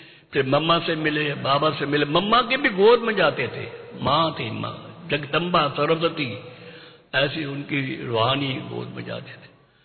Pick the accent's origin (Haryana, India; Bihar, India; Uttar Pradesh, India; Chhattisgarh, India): Haryana, India; हमारा गांव था रादौर के पास, एक गांव है वहां गए